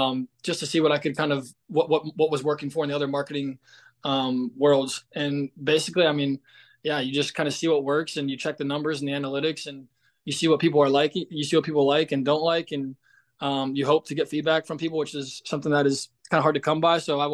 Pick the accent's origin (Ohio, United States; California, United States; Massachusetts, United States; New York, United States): Ohio, United States; Cincinnati; So I grew up in Cincinnati, Ohio. Grew up in a tennis family.